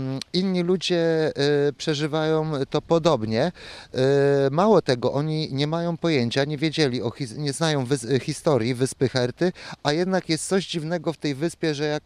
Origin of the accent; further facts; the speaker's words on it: Bydgoszcz, Kuyavian-Pomeranian Voivodeship, Poland; Jestem bydgoszczanin. Pierwszy raz pojawiłem się na tych terenach w 1972 roku i mając 9 lat postanowiłem sobie, że kiedyś będę tu mieszkał. W 2005 roku zrealizowałem moje marzenie.